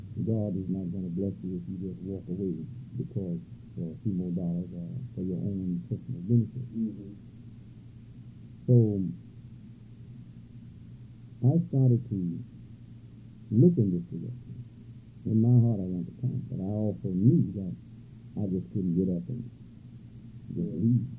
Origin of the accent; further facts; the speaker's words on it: the South, United States; I really wanted to come back south, but I wasn't particularly interested in coming back not to my hometown.